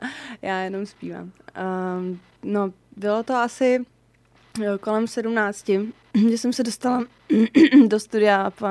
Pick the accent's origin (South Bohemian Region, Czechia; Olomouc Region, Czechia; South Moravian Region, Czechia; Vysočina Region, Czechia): Vysočina Region, Czechia; Chotěboř; já pocházím z Chotěboře, je to krásné malé městečko na Vysočině